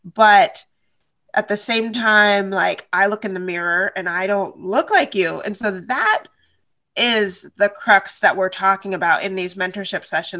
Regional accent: Washington, United States; also born or lived in Tennessee; I was born in Tennessee and raised in Washington State up near the Canadian border.

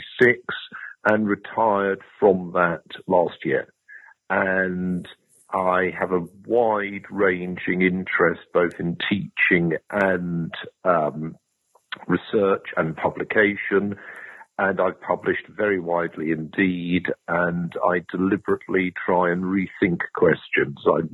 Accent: London, United Kingdom; Yes, I'm a Londoner. I went to University of Cambridge and then at Oxford. I was hired at Durham in 1980 as a lecturer

